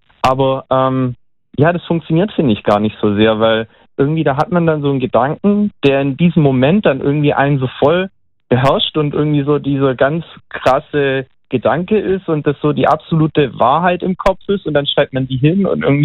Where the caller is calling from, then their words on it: Mannheim, Baden-Württemberg, Germany; Hallo, ich bin aus Mannheim.